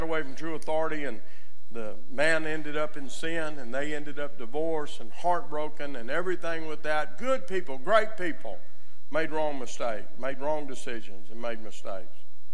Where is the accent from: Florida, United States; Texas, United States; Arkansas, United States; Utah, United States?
Arkansas, United States; But I'm from Arkansas. Anybody here from Arkansas?